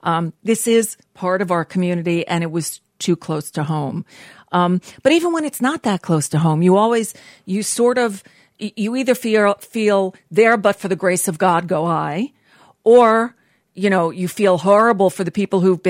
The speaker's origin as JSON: {"language": "English", "country": "United States", "tie": "born or raised there", "said": "as even a secular Jew growing up in the United States"}